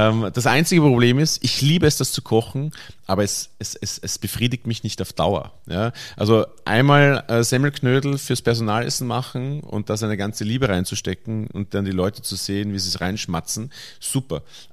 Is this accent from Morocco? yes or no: no; Bruck an der Leitha, Lower Austria, Austria; Also ich bin in Bruck an der Leiter aufgewachsen und wie der eine oder andere vielleicht weiß, ist die Leiter der Grenzfluss zwischen Niederösterreich und Burgenland.